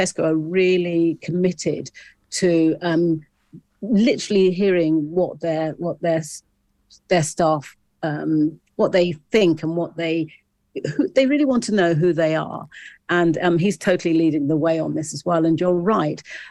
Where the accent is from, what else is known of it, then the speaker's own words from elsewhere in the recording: South East England, United Kingdom; I was born in Britain, you know, Black British, first generation. My parents, as I said, they came from the Caribbean as migrants, not immigrants.